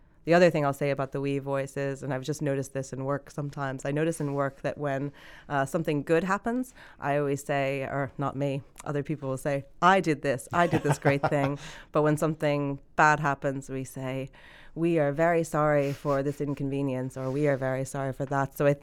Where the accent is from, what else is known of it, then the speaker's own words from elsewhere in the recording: United States; moved away as an adult; now in Ireland; So, yeah, I moved around a lot growing up. I'm American. I was born and raised there. And I've lived in Ireland since 2000. I'm married to an Irish man.